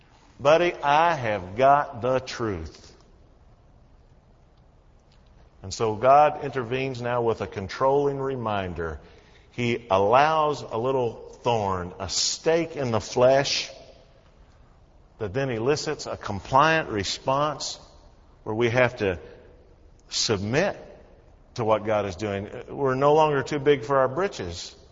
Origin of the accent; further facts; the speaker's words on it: Kentucky, United States; I grew up down in Western Kentucky. At one time, I lived at a place called Lick Skillet on Watermelon Road, right beside Whippoorwill Creek in Logan County, Kentucky.